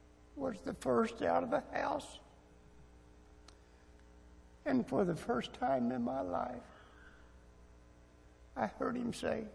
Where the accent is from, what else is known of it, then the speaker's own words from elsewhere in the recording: United States; born there; I don't know about you, but I thank God I was born in America.